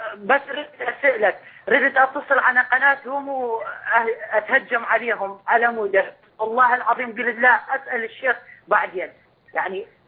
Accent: Kurdistan Region, Iraq; والله يا سيدي هسه اني من كردستان العراق.

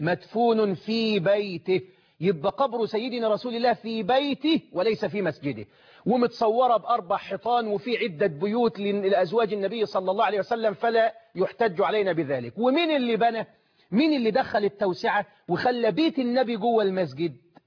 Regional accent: Egypt; إنما الحسين اللي موجود عندنا في مصر

